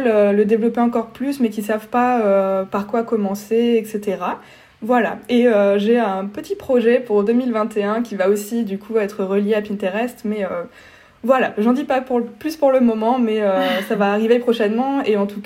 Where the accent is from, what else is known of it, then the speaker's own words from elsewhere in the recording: Strasbourg, Grand Est, France; Voilà, je suis strasbourgeoise